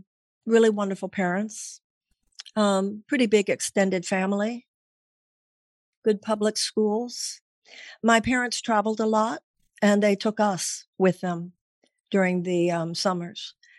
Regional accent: Houston, Texas, United States; Yeah, I'm from Houston. And when I get nervous or tired, it all comes out.

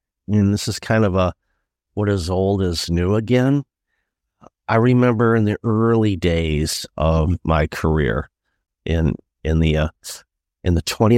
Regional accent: Ireland; I'm like, I'm Irish.

